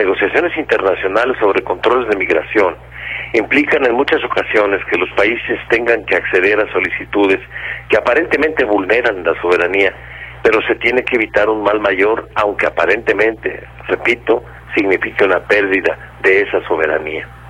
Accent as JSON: {"language": "Spanish", "country": "Mexico", "said": "Vivimos en México, somos mexicanos"}